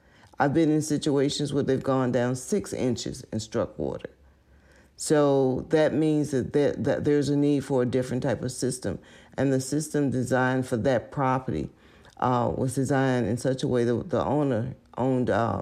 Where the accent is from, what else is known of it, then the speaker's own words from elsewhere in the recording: United States; I grew up in Lowndes County before we had telephones or before we had a lot of the services that people take for granted today.